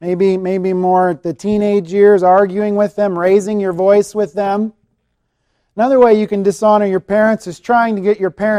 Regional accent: the South, United States; I grew up down south in the States, and down south, they say yes, sir, and yes, ma'am a lot.

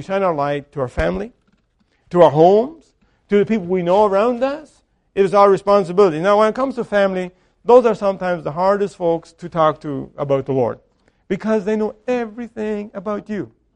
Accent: Mexico; I told you, I grew up in Mexico. I grew up in the Mennonite family.

